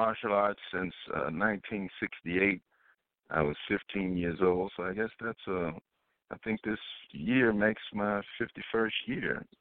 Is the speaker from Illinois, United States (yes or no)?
yes; Chicago, Illinois, United States; I grew up, like many young African-Americans, I grew up in the Chicago area in the inner city.